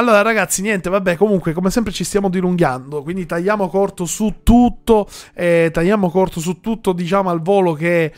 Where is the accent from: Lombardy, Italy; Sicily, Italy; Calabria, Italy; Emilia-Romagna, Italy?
Sicily, Italy; Allora, io che vengo dalla Sicilia